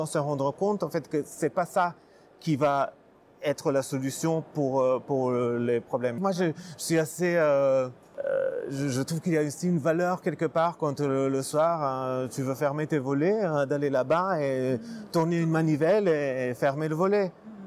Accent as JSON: {"language": "French", "country": "Slovenia", "said": "moi, je viens de Slovénie"}